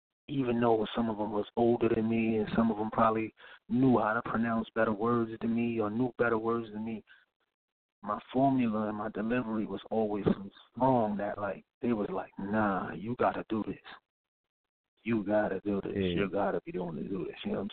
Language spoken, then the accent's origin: English; Bronx, New York, United States; I'm from the Bronx, New York. You already know, Southside, Edenwald, to be exact.